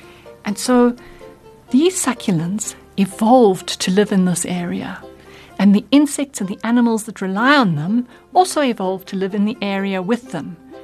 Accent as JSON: {"language": "English", "country": "South Africa", "said": "But I wanted to alert us as South African children to this, because succulents are the only plants really that can grow in a whole large part of our country."}